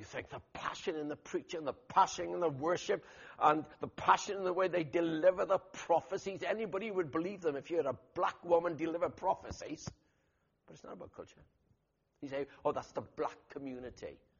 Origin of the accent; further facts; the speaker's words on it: Haverfordwest, Wales, United Kingdom; terrifying, Haverford West, if you know my hometown. And I was brought up as an Anglican